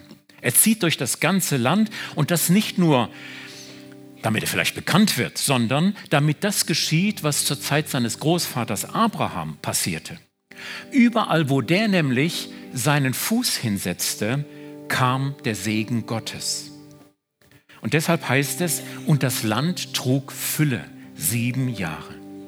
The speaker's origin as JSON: {"language": "German", "region": "Baden-Württemberg", "country": "Germany", "said": "Wir sind keine Schwaben, wir sind Badener."}